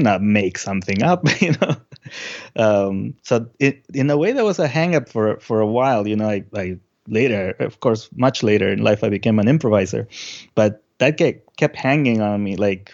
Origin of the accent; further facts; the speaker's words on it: Lima, Peru; I was born in Lima, Peru. And when I was 8 years old, my mom bought a guitar